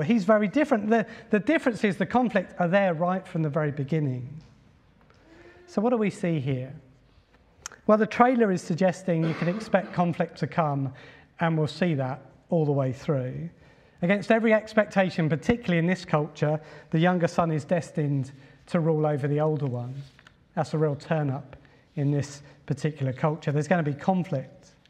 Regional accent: Leicester, East Midlands, United Kingdom; born there; I could have been born in Liberia or Los Angeles, but far more romantically, I was born in Leicester.

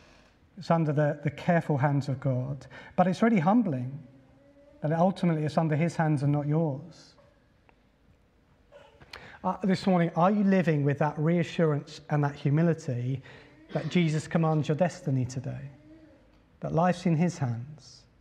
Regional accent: Leicester, East Midlands, United Kingdom; born there; I could have been born in Liberia or Los Angeles, but far more romantically, I was born in Leicester.

